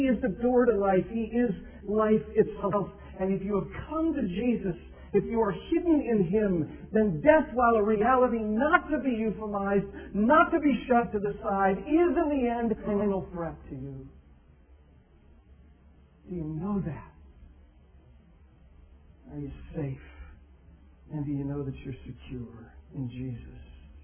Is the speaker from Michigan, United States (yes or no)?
yes; Niles, Michigan, United States; I know where I grew up. I'm from Niles, Michigan. I go home, and it's not home.